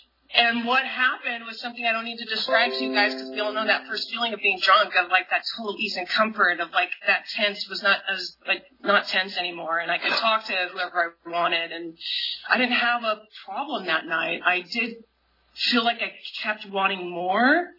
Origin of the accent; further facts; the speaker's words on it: Fresno, California, United States; I grew up in Fresno. I grew up out in the country. I have three brothers.